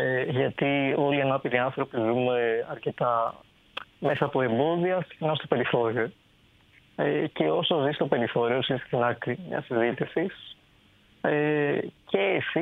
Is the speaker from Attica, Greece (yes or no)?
no; Komotini, Eastern Macedonia and Thrace, Greece; εγώ είμαι από την Κομοτηνή.